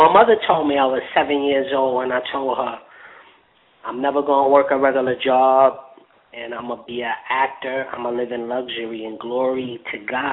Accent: New York City, New York, United States; And I'm from 110th Street. I grew up in the Bronx.

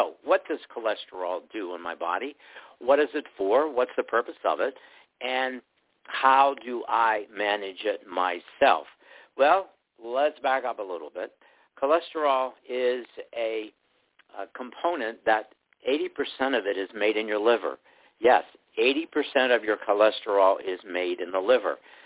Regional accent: Greensburg, Pennsylvania, United States; I'm from Greensburg, Pennsylvania.

